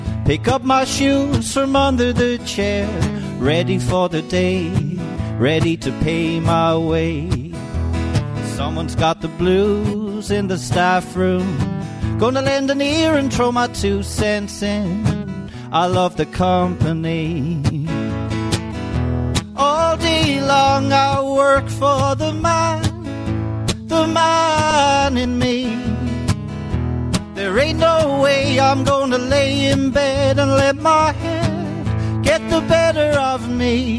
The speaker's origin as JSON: {"language": "English", "town": "Loughrea", "region": "Connacht", "country": "Ireland", "said": "I love rural Ireland, and I'm from Loughrea, and I bought a house in Ahaskra, so I haven't strayed far from home."}